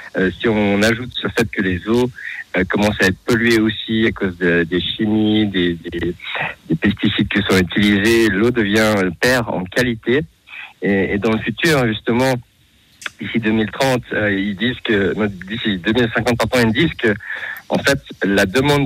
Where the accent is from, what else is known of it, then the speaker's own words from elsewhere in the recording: Nyon, Vaud, Switzerland; J'ai grandi en Suisse, à Nyon